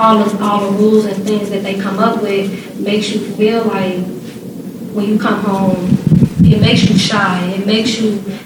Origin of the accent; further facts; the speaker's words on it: Chicago, Illinois, United States; I am also one of the co-founders of Brave Initiative. I'm 25 years old. I was born and raised in Chicago, of course.